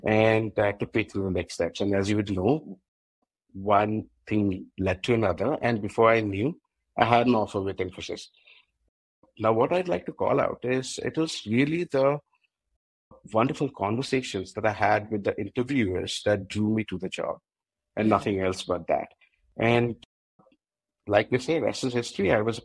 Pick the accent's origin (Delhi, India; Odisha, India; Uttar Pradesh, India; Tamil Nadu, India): Odisha, India; Bhubaneswar; now in Bangalore, India; I was born and brought up in Bhubaneswar. That's where I completed my education. For the past 14 and a half years or so, I've been based out of Bangalore, where I stay with my wife and son.